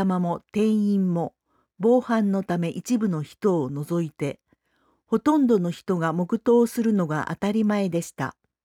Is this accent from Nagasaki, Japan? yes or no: yes; Nagasaki, Japan; 生まれ育った長崎でも、以前は原爆投下時間11時2分、サイレンが市内に1分間鳴り響き